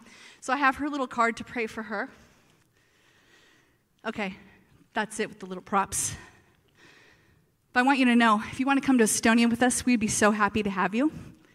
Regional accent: Los Angeles, California, United States; And also, too, I remember I grew up in Los Angeles, and I remember a teacher teaching me the golden rule.

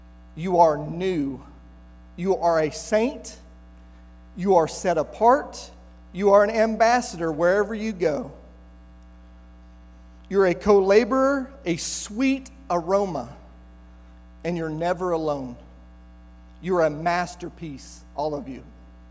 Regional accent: St. Joseph, United States; because I grew up in St. Joe. I was a fisherman. I went hunting.

